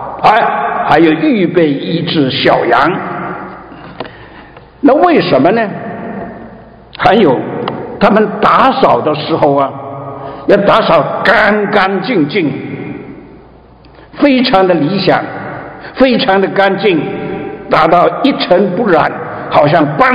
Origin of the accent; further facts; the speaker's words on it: China; 我们中国人呢，不论在国内海外